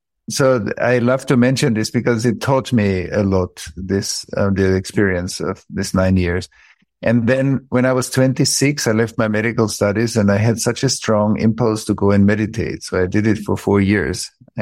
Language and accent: English; Vienna, Austria; But I grew up in Vienna, outside of Vienna. This was a Catholic community